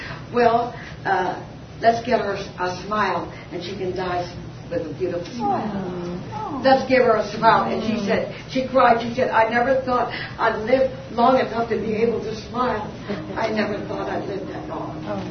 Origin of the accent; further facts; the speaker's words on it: United States; and I thank God I'm an American. I really do.